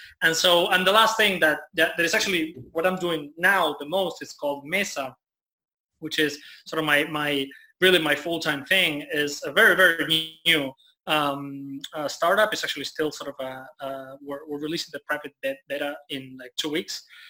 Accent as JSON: {"language": "English", "region": "Buenos Aires", "country": "Argentina", "said": "I was living in Buenos Aires. I'm from Argentina. So I was living in Buenos Aires"}